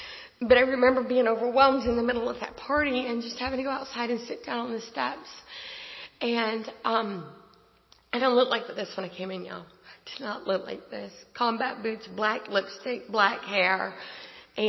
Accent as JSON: {"language": "English", "region": "Indiana", "country": "United States", "tie": "born there", "said": "I was born in Indiana. I've never been back."}